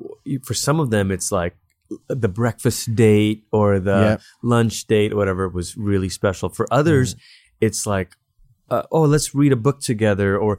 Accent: Malaysia; So first of all, I grew up in Malaysia. That's where I'm from.

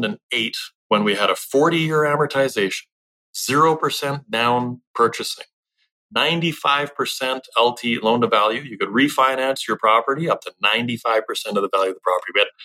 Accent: Canada; We are Canadian, which is to say we are conservative.

